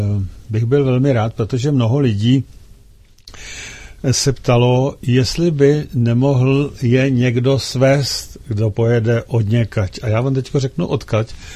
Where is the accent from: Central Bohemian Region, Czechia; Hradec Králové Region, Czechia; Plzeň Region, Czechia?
Plzeň Region, Czechia; Příšov; born there; v obci Příšov, která je opravdu maličká celkem. Nicméně je to tam pěkné a prostě chtěl jsem, je to mé rodiště mimochodem